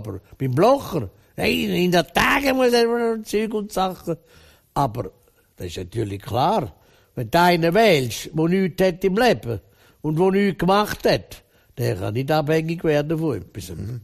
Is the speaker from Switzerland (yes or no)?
yes; Switzerland; Wenn du mal schaust, als Schweizer da, wo es eine Green Card und weiss ich was.